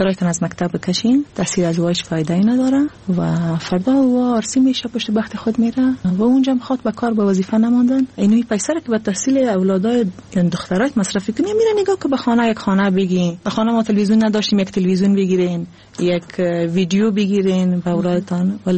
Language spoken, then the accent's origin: Persian; Afghanistan; moved away; بعد از افغانستان اومدیم